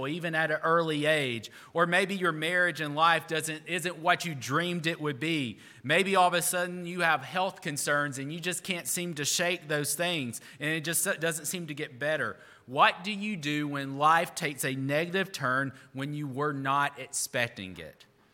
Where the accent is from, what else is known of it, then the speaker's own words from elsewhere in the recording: Alabama, United States; I grew up in Alabama and I'm a big Auburn fan.